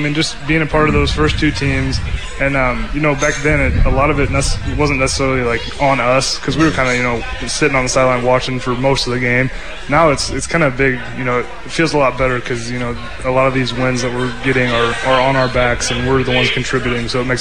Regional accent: Kansas City, United States; I'm from Kansas City area, so I got a lot of people that are going to come watch, and I'm really excited.

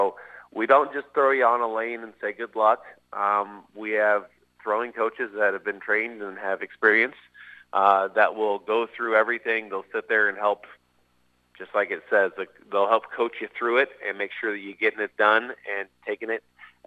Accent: Bedford, Iowa, United States; I grew up in Bedford, Iowa.

